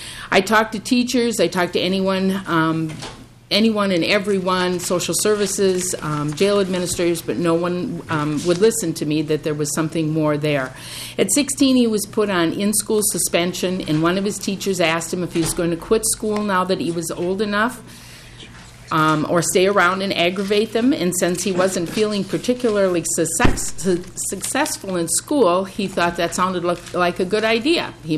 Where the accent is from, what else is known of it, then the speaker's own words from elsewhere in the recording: Winona, Minnesota, United States; I'm from Winona, Minnesota.